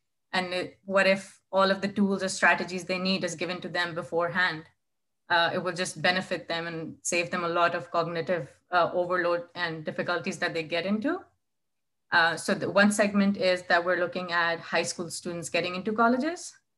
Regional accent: Pakistan; English is a second language; I'm originally from Pakistan

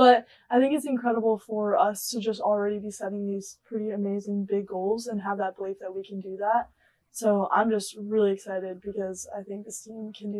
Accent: Illinois, United States; I'm from Illinois, but...

